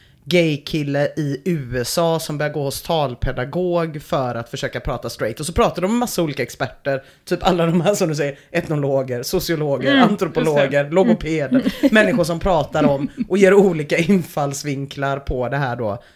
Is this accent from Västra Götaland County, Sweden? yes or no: yes; Gothenburg, Västra Götaland County, Sweden; accent: Gothenburg dialect; Bara att jag inte kan hemma något annat än göteborgska. Jag pratar bara lite mer göteborgska än vad jag gör i vanliga fall.